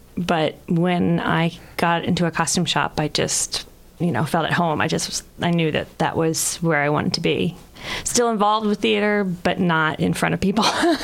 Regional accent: Falls Church, Virginia, United States; Falls Church, Virginia.

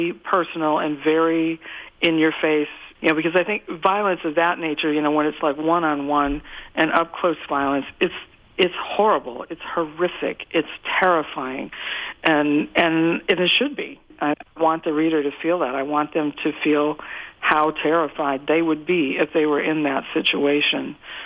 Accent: Minnesota, United States; Well, I'm from Minnesota originally

